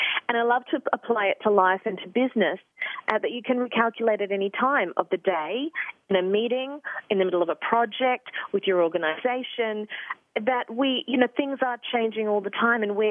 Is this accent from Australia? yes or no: yes; Australia; now in New York, United States; I am from Australia and I'm a very proud Australian, but I'm also a proud New Yorker, I have to say, after 13 years here.